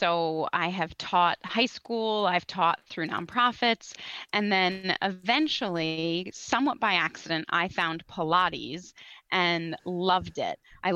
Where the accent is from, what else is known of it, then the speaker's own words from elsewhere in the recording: Connecticut, United States; Yep. I grew up, born and raised in Connecticut.